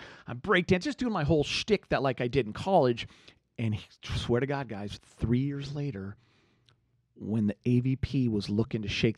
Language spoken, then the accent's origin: English; Los Angeles, California, United States; And then, you know, growing up in the Valley here in L.A., I thought I would play 3 professional sports, Lakers, Dodgers, Rams